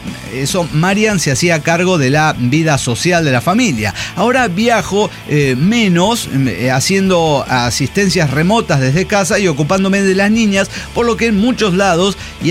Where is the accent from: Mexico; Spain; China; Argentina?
Argentina; dato, que como argentino conocía completamente.